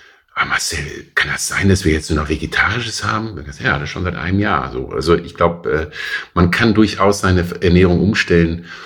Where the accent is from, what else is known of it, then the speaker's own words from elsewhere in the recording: North Rhine-Westphalia, Germany; Ach, ich muss gestehen, ich bin in der Nähe von Köln aufgewachsen, bin erster FC Köln-Fan